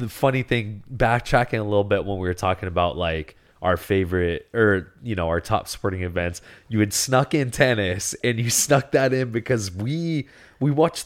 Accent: Alaska, United States; You know, growing up in Alaska, we did a bit of skating, and you did some skating too.

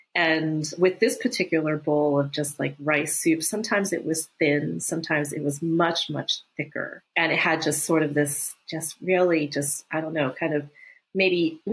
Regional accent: East Coast, United States; For me, I was just like this, you know, this kid just growing up in America. Grew up on the East Coast, and there weren't really a lot of other Thai people or Asian people around.

